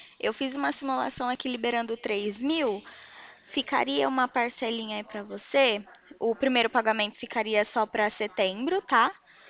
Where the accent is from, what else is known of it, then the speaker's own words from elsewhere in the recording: São Paulo, Brazil; eu sou interior de São Paulo.